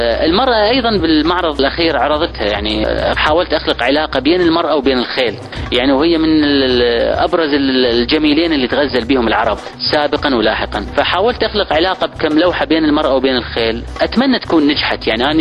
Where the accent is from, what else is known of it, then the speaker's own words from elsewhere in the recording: Iraq; now in Jordan; متطلبات أطفال هنا مدارسهم مو مجانا مثل ما كان عندنا بالعراق